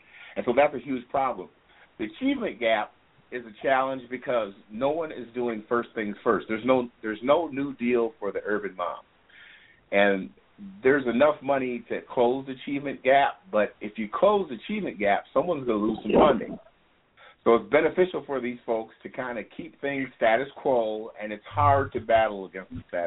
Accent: Minneapolis, Minnesota, United States; when I was a teenager growing up in Minneapolis, they had the neighborhood youth corps.

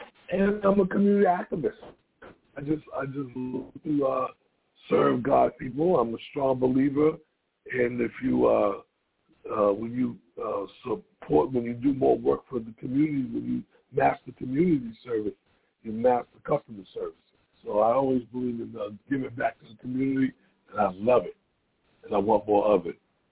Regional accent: Boston, Massachusetts, United States; moved away as an adult; I was born in Boston, Massachusetts, back in the day in 1960. And I grew up there, and I finally left there after having, I had a couple of children.

